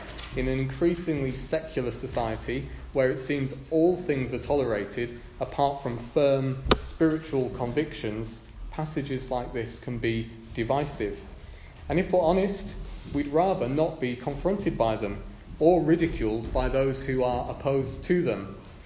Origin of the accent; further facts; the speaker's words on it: Robin Hood's Bay, Yorkshire and the Humber, United Kingdom; I grew up in Robin Hood's Bay, and I remember being warned about the danger of the tides from a young age